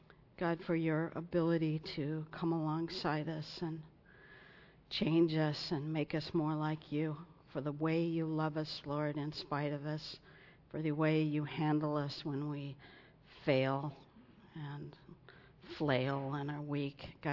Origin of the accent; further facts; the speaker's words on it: California, United States; And I said, "Well, I do. I'm from California."